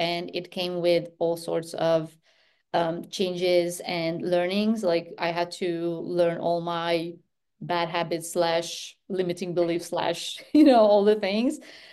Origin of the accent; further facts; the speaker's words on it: Transylvania, Romania; So I'm originally from Transylvania. My whole family is from there. I grew up in a small town where, well, almost everyone knew everyone, and there was a lot of family gatherings, and we celebrated birthdays, name days.